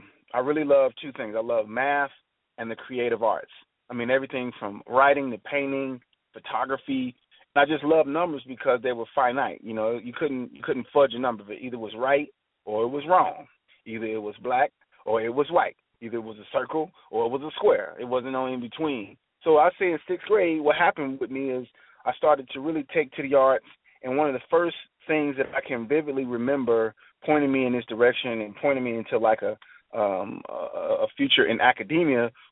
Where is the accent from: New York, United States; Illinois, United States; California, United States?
Illinois, United States; Chicago; I grew up in Chicago, Illinois. I was the oldest of three brothers.